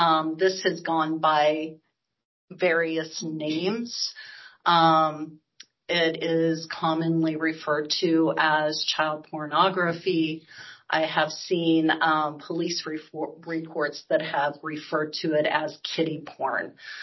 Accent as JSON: {"language": "English", "region": "Iowa", "country": "United States", "said": "I come from a very small town in Iowa. The entire population of my hometown is approximately 5,000 people, right?"}